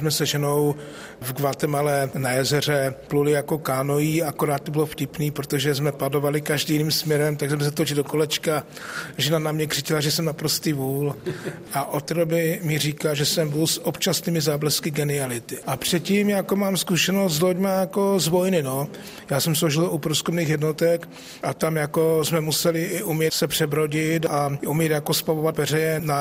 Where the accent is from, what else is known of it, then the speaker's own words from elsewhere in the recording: Ostrava, Moravian-Silesian Region, Czechia; já jako Ostravák jsem toho využil